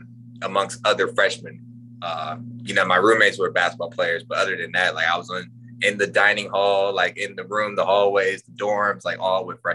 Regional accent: United States; born there; I was born in the States.

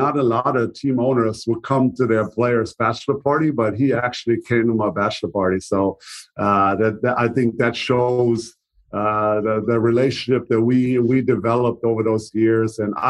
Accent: Germany; now in Dallas, United States; actually Ross Perot flew in to Germany, to my hometown, to come for a press conference.

